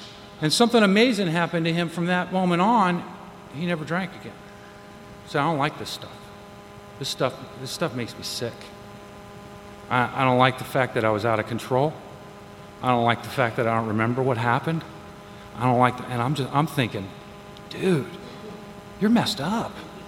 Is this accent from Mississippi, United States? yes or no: no; Las Vegas, Nevada, United States; I was born and raised here in Las Vegas. Love Las Vegas. I didn't love Las Vegas when I was born and raised here. Las Vegas was a very small town. Everybody knew everybody.